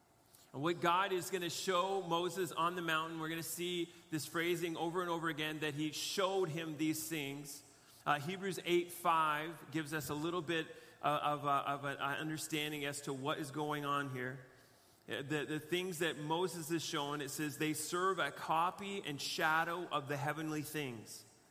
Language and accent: English; Canada; does the materialism that I live in as a Canadian, is it taking a little bit of a grip on my heart?